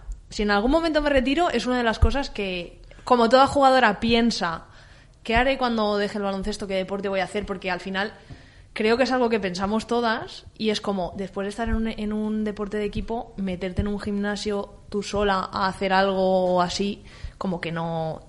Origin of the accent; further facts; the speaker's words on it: Alborache, Valencian Community, Spain; Pues casi siempre salíamos por mi pueblo, que es Alborache, cerquita de Buñol, y íbamos a hacer rutas por ahí.